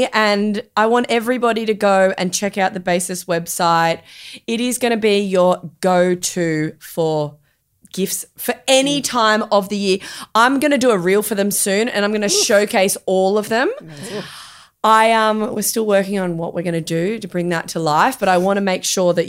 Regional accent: England, United Kingdom; Like, I'm English. My mum and dad were like, you're an English rose, and I hold like the rose colour. I'm just English, like just deathly white.

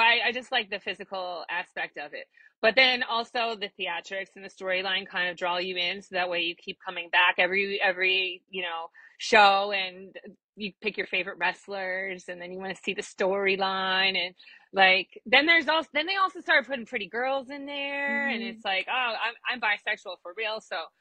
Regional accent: Ohio, United States; I'm from Ohio. I'm from the Midwest.

